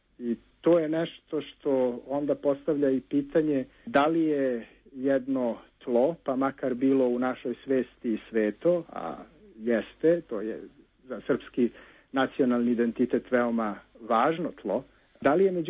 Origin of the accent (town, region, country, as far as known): Serbia